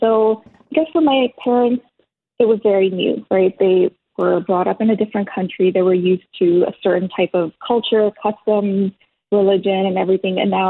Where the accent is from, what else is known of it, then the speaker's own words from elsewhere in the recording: Toronto, Ontario, Canada; I was raised in Toronto. I had different ideas, ideologies, like everything, the way that I was brought up, my mindset was so different versus somebody that's born in Pakistan.